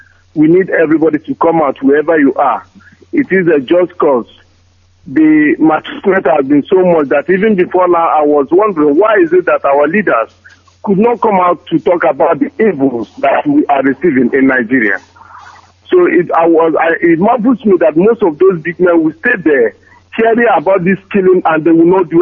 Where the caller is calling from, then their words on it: Viterbo, Lazio, Italy; I'm calling from Viterbo, near Rome.